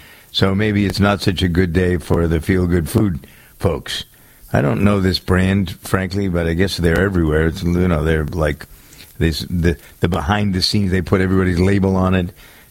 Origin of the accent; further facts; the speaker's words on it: Framingham, Massachusetts, United States; Their headquarters are located a couple of towns away from my hometown of Framingham.